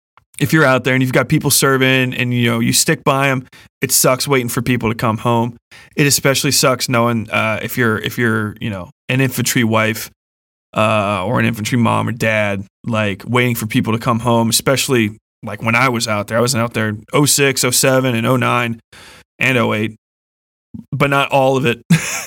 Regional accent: Cincinnati, Ohio, United States; I was born and raised in Cincinnati, by the way. I think I mentioned that a little bit earlier in the podcast. But I'm from the west side of Cincinnati, so I am a Cincinnati person. I was born in, I think, in Price Hill.

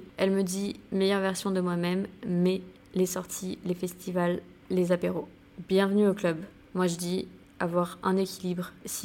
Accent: St. Barthélemy; retourner à Saint-Barth, c'est là d'où je viens, c'est là où j'ai grandi, où j'ai ma famille, où j'ai mes potes d'enfance. C'est vraiment un endroit où je me sens bien, où je me sens chez moi

